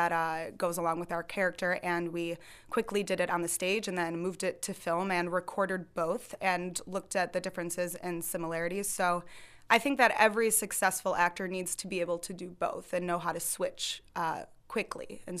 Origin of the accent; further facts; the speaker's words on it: Grosse Pointe Woods, Michigan, United States; I'm from Grosse Pointe Woods, Michigan, right outside of Detroit.